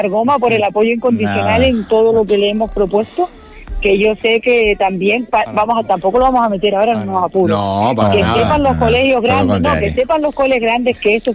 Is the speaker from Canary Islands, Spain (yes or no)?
yes; Canary Islands, Spain; Todo eso somos canarias.